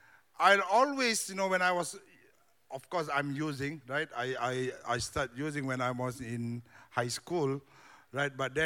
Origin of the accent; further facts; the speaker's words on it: Singapore; born there; I was born in Singapore